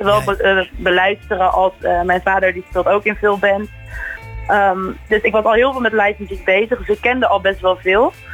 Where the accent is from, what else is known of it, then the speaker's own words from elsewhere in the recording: Scheveningen, South Holland, Netherlands; Ik kwam uit Scheveningen inderdaad.